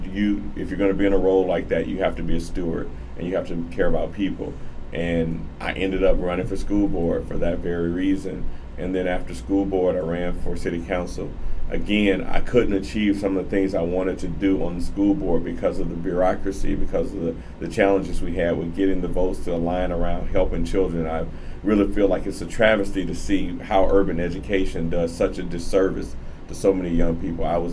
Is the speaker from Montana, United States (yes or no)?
no; Atlanta, Georgia, United States; Born and raised in Southwest Atlanta. I went to Atlanta Public Schools. Grew up in Venetian Hills, Adams Park neighborhood on the west side. I was born in quote unquote Adamsville.